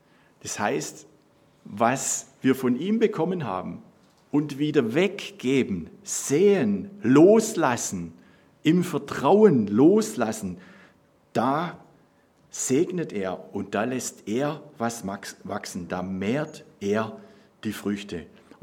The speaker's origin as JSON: {"language": "German", "region": "Baden-Württemberg", "country": "Germany", "said": "was ist wichtig für uns als Schwaben, für uns als Württemberger, für uns als Deutsche"}